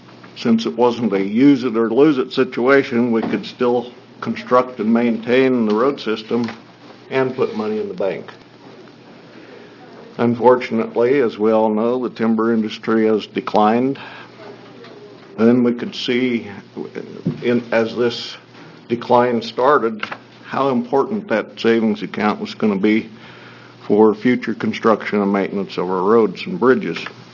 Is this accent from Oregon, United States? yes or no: yes; Oregon, United States; I was born and raised in Klamath County, and I've lived there all but 4 years of my life.